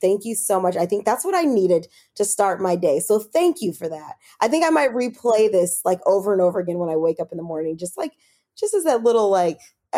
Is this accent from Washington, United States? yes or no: no; Los Angeles, California, United States; especially considering I'm a West Coast girl. I'm from Los Angeles. I've lived as south as San Diego.